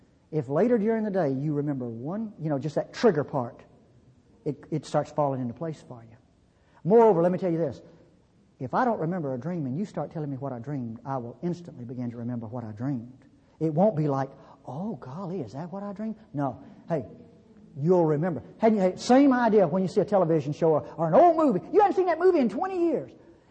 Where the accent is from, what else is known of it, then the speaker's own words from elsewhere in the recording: Mississippi, United States; also born or lived in Europe; See, I'm from North Mississippi. When I was a kid, we had those things. Outhouses, you know, I know about those. I lived in Europe.